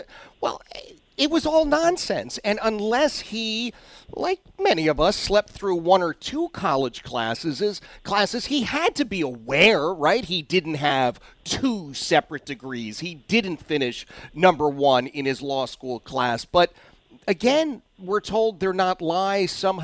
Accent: Philadelphia, Pennsylvania, United States; I grew up in Philadelphia, and I watched Biden for years

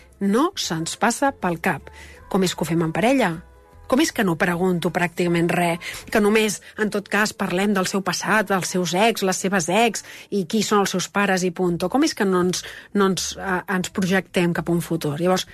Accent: Catalonia, Spain; I jo sóc més del Maresme, que és la meva terra, i m'agrada viure al costat de la meva família

